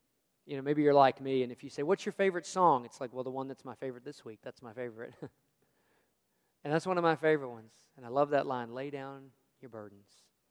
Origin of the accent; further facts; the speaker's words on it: Lynchburg, Virginia, United States; Growing up in Lynchburg, Virginia